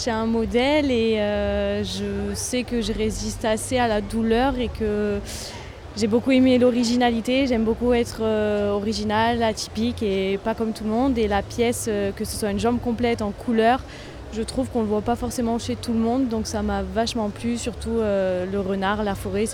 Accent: Toulon, Provence-Alpes-Côte d'Azur, France; j'ai 32 ans et je viens de Toulon.

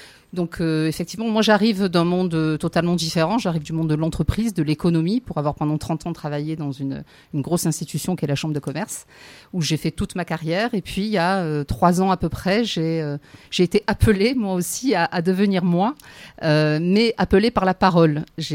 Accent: Marseille, Provence-Alpes-Côte d'Azur, France; je suis marseillaise aussi d'origine et j'ai vécu toute ma vie.

